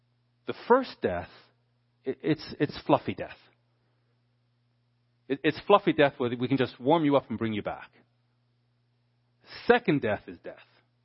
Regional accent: Canada; Being a Canadian, I have no familiarity with guns.

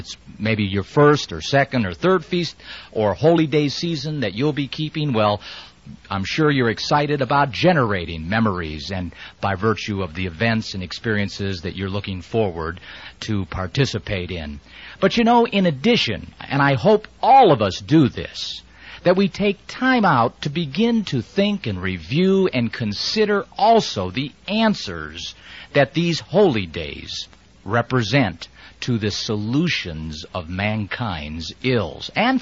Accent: United States; being an American, I notice quite a bit of change here. I've been an American for 48 years

